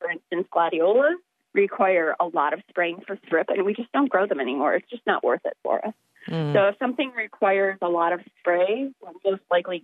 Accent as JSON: {"language": "English", "town": "Big Rapids", "region": "Michigan", "country": "United States", "tie": "born or raised there", "said": "So myself, I grew up in, I like to call it Podunk, but I grew up in Big Rapids, and my mom was a florist with a flower store."}